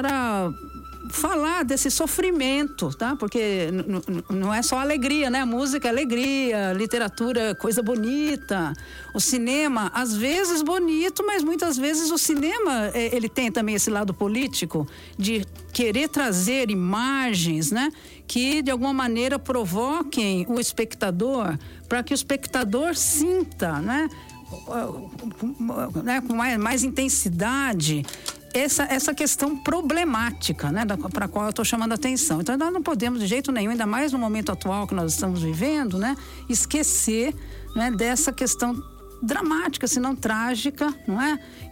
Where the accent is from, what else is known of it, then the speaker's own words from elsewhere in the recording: Brazil; Sobre quem somos nós brasileiros, né? Essa é uma questão que estranhamente ela é mal resolvida para nós. Nós brasileiros parece que ainda não nos demos conta